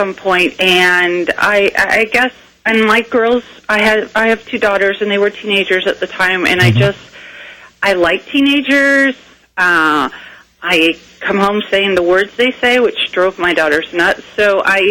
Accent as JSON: {"language": "English", "town": "Bountiful", "region": "Utah", "country": "United States", "tie": "born or raised there", "said": "I grew up in a little town about 10 miles north of Salt Lake City, Bountiful, Utah. I think there was like 99.9% Mormons in our community."}